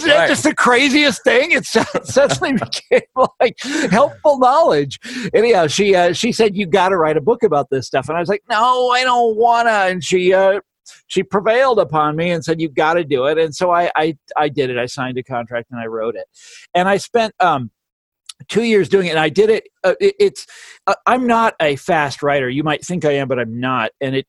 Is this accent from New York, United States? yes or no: no; Kansas, United States; this radical movement in America, the would-be Labor Party of America that came out of Kansas, right? My home state.